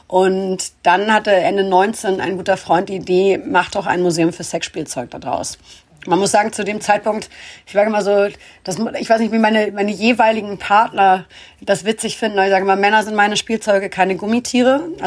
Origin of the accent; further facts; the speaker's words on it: Hamburg, Germany; als Hamburgerin, als St. Paulianerin